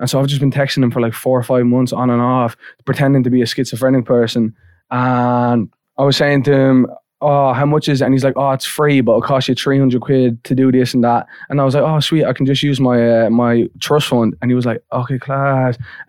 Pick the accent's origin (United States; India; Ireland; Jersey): Ireland; Walkinstown, Leinster; Like, so in Dublin, I'm from Walkinstown, and then my ma's Irish and my dad's Libyan.